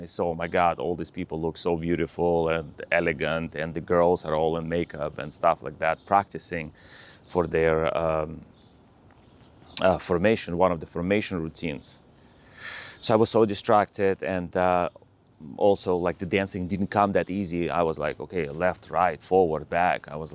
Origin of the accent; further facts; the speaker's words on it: Russia; born there; English is a second language; I was born in Russia and I'm in the dance business for about 32 years now.